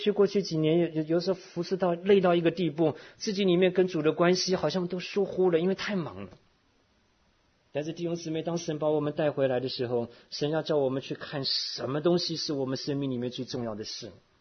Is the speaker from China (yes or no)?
no; Taiwan; 像我们以前小的时候在台湾长大，那在台湾人中间最喜欢问的问题就是你吃饱没